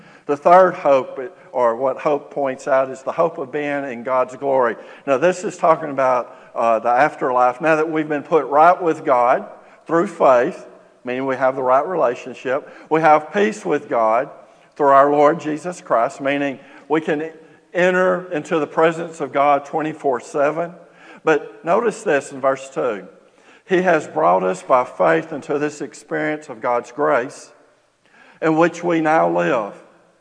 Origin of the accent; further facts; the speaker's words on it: Texas, United States; And I'm from Trinity County, so I can say that. And SFA and Lufkin, so yeah, I'm a mutt